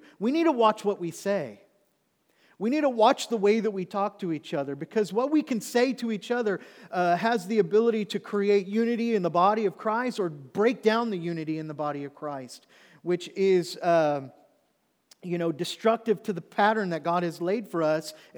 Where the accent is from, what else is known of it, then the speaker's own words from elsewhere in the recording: Oklahoma, United States; I was born and raised in Oklahoma, and so my family is all there.